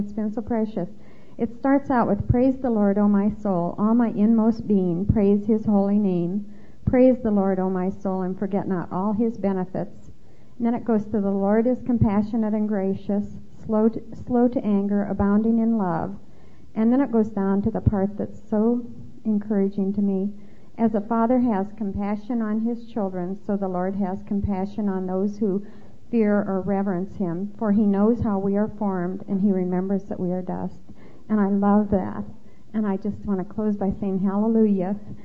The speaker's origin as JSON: {"language": "English", "town": "Boise", "region": "Idaho", "country": "United States", "said": "from Boise, and I hate to follow Mother."}